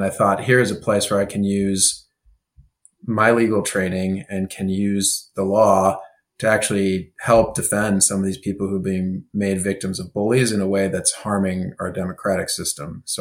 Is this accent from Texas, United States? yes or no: no; Kansas, United States; now in Washington, United States; I'm from Kansas. That moved to DC to work in politics.